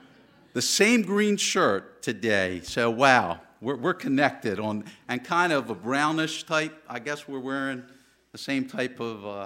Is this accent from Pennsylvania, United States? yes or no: no; Baltimore, Maryland, United States; born there; I was born in Baltimore City to two very loving Jewish parents. I was raised Jewish, in the Jewish faith.